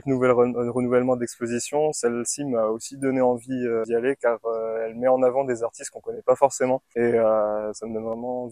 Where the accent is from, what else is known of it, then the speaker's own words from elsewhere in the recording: Chaumont, Grand Est, France; qui est dans ma ville natale, Chaumont